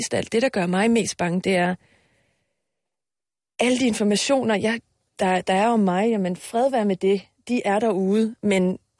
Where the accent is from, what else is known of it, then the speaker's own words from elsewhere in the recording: Iceland; Danish is a second language; fordi jeg er islænding også og fuldt det meget